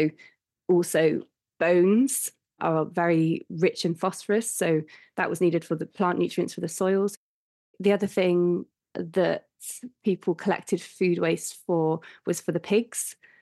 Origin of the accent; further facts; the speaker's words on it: Bristol, South West England, United Kingdom; I grew up in Bristol, which is very good, really, at food waste recycling.